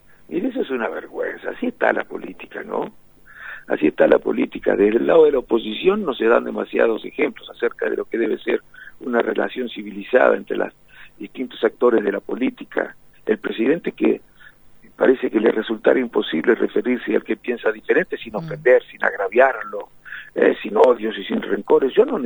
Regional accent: Argentina

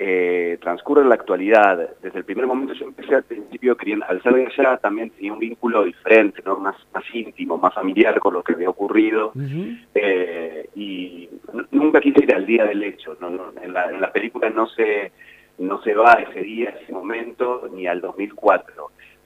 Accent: Carmen de Patagones, Buenos Aires Province, Argentina; me volví a Buenos Aires, yo soy oriundo también de Carmen de Patagones, nacido y criado allá.

